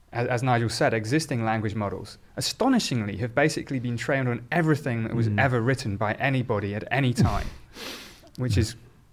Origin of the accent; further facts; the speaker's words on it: Oxford, South East England, United Kingdom; born there; instead of saying I was born in Oxford, which would have been true